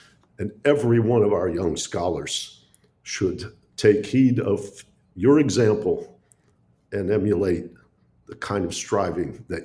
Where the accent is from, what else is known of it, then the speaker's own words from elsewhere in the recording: Detroit, Michigan, United States; and obviously we're both from Detroit